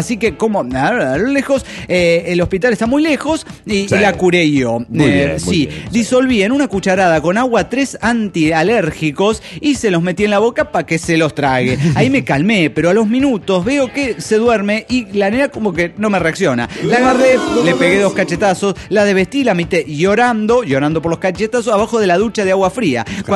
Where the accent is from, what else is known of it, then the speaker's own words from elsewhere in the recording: Los Angeles, California, United States; Hola, ¿cómo están? … de Los Ángeles, USA.